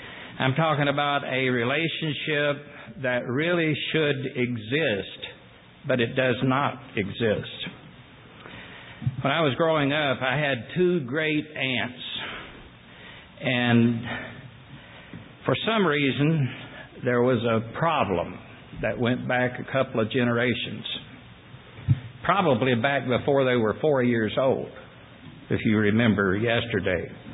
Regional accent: Appalachia, United States; Of course, we grew up back in the Appalachian Mountains, the foothills of Cumberland Mountains.

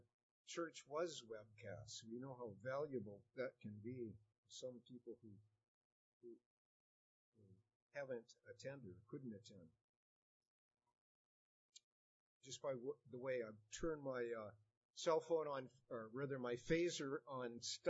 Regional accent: California, United States; We come from California, as you can see in the bio of my wife Terry and myself

